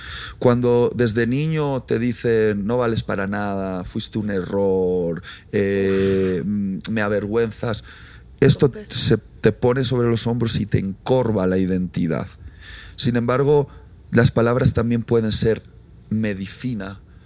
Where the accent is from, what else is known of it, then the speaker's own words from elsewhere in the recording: Spain; Es cierto que cuando expreso ciertas cosas como español suenan fuertes